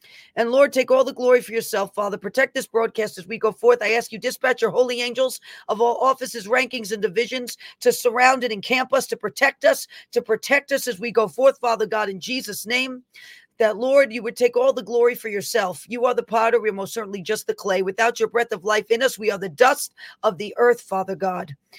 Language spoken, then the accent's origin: English; Bronx, New York, United States; Someone from the Bronx, New York is watching my hometown.